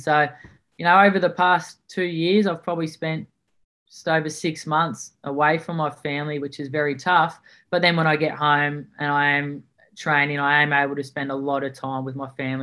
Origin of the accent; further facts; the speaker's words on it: Melbourne, Victoria, Australia; moved away as an adult; now in Kingscliff, Australia; I'm originally from Melbourne. I grew up and lived my first 25 years in Melbourne, and now 5 years ago moved to northern New South Wales. So I live in Kingscliff or Casuarina now, which is right on the border of New South Wales and Queensland